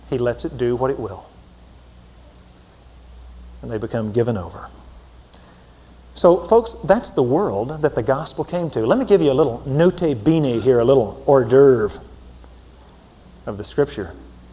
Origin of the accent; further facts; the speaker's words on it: Beaumont, Texas, United States; born there; Sure, I'm a Christian. I was born in Beaumont.